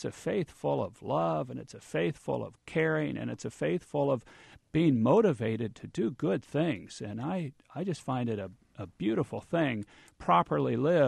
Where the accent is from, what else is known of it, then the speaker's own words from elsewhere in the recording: Parker, Kansas, United States; I went Methodist because growing up in Parker, Kansas, 250 people, that was the only church we had in town.